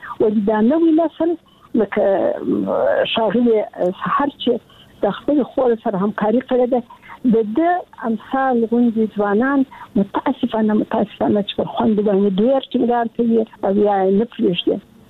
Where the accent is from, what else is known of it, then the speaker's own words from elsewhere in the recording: Kandahar, Afghanistan; زه د کندهار یم، د کندهار د عمومي انالیسې کې مې زده کړې وکړې